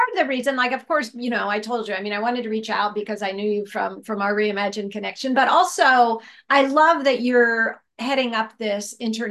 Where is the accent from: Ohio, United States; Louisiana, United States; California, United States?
Ohio, United States; I grew up in Ohio